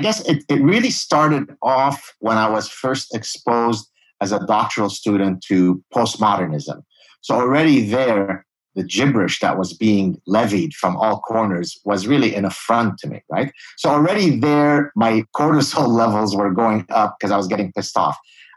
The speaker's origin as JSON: {"language": "English", "country": "Lebanon", "moved": "yes", "said": "I come from Lebanon where we escaped. We're Lebanese Jews. And we escaped the civil war in Lebanon."}